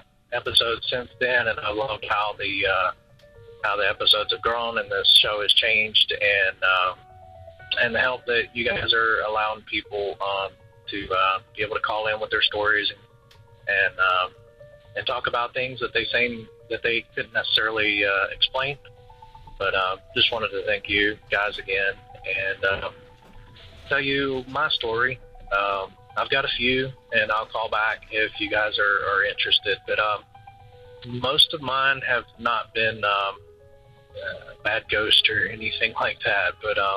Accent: Virginia, United States; I'm from Virginia.

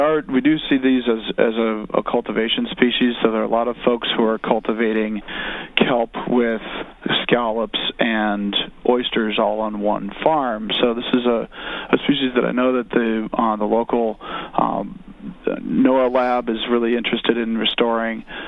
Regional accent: Michigan, United States; I know I'm originally from Michigan

